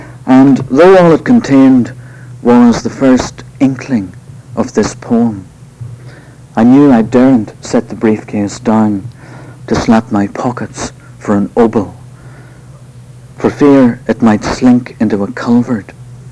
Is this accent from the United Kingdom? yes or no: yes; Northern Ireland, United Kingdom; There wasn't a great deal happening in the little village outside which I was brought up on the Armagh-Tyrone border.